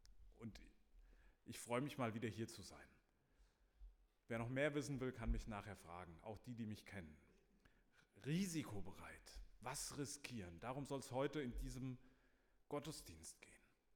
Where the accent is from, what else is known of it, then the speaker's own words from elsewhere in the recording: Eding, Germany; in Eding, wo ich herkomme